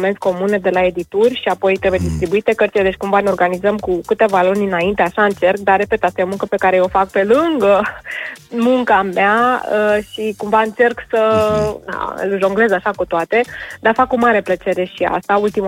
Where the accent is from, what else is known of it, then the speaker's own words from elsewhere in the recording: Romania; moved away; când spun că sunt din România